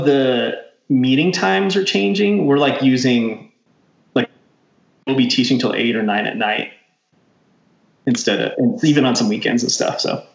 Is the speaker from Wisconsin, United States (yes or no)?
no; Windsor, Colorado, United States; I grew up in Windsor, Colorado, actually, which is only about 20 minutes from Fort Collins. So I've been kind of a Northern Colorado person my whole life.